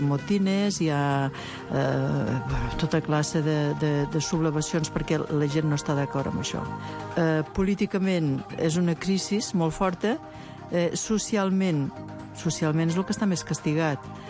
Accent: Tarragona, Catalonia, Spain; jo sóc missionera de Tarragona, o sigui, del primer món

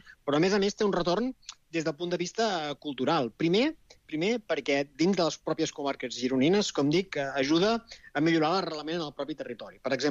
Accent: Catalonia, Spain; jo que soc de l'Empordà

